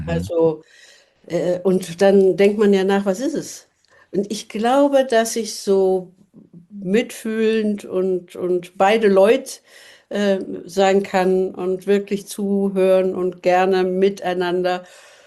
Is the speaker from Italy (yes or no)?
no; Munich, Bavaria, Germany; born there; ich bin in München geboren, ein echtes Münchner Kindl, aber nur die ersten paar Lebensjahre.